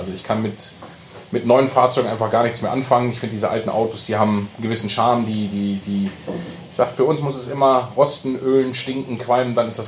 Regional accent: Cloppenburg, Lower Saxony, Germany; Ich bin 1983 geboren, gebürtiger Kloppenburger

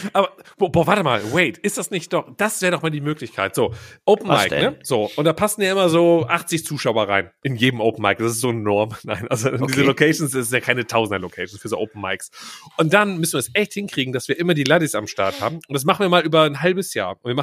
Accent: Schiefbahn, North Rhine-Westphalia, Germany; born there; Schiefbahn ist ja mein Geburtsort

